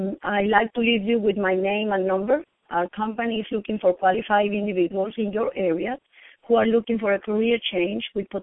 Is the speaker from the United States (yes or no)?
no; Venezuela; English is a second language; I hear that from a lot of people that my accent is cute, and I'm Venezuelan, so it's the reason